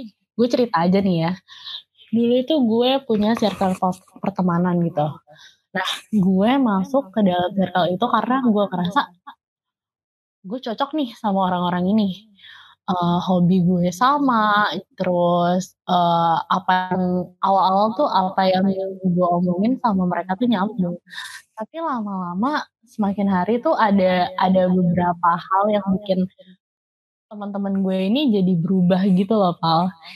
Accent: Bekasi, West Java, Indonesia; now in Malang, Indonesia; Contoh aja nih, kayak gue asli Bekasi nih. Gue asli Bekasi dan gue keterima di salah satu universitas di Malang

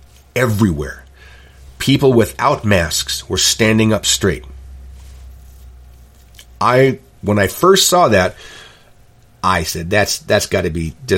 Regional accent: Oregon, United States; because I was raised on the Indian reservation, Klamath Indian Reservation.

